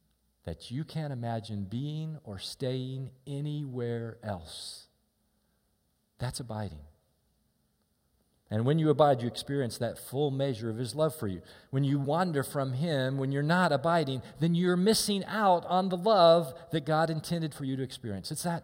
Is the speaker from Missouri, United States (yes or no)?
yes; Kansas City, Missouri, United States; I grew up in Kansas City as a kid.